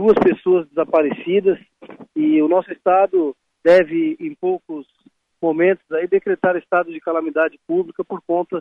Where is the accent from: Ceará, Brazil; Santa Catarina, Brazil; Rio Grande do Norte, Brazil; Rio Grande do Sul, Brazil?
Santa Catarina, Brazil; Criciúma; born there; Eu estou na cidade de Criciúma, onde eu nasci